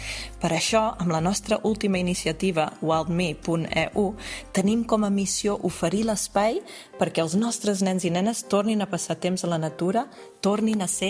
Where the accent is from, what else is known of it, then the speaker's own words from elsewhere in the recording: Catalonia, Spain; also born or lived in South Africa; fundadora de Wild Me. Vaig néixer a Sud-àfrica, vaig créixer a Catalunya i em vaig formar a l'Amazonia equatoriana.